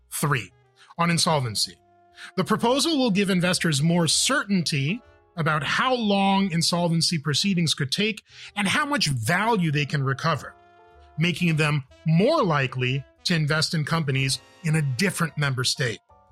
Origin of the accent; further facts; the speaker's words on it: Lithuania; Take a look at my home country, Lithuania.